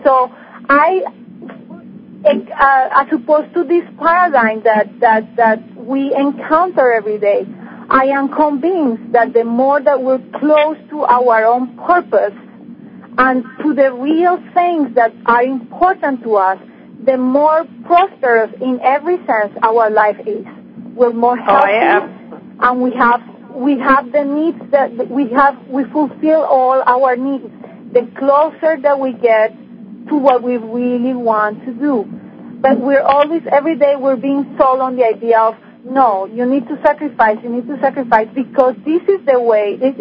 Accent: Colombia; I am originally from Colombia

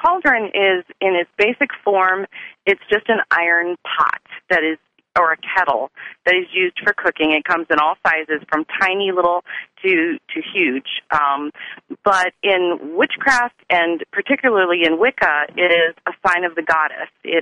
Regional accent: Michigan, United States; Yep, no, I was raised in Michigan. I was born into a Christian family. I was raised in the church.

